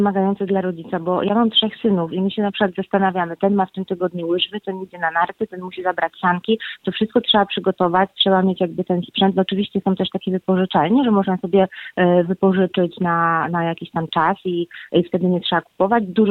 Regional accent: Łódź, Łódź Voivodeship, Poland; now in Norway; My mówimy po norwesku ute, bo ja pochodzę z Polski, z Łodzi. My mówiliśmy na dworzu, tak, a w Norwegii mówimy ute

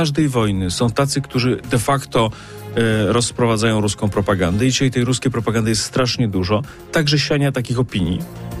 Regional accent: Subcarpathian Voivodeship, Poland; pochodzę z Podkarpacia

